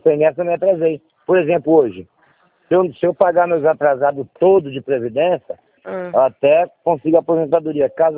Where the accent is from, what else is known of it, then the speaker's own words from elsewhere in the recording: Rio de Janeiro, Brazil; Então, vocês estão em São Paulo, eu sou do Rio.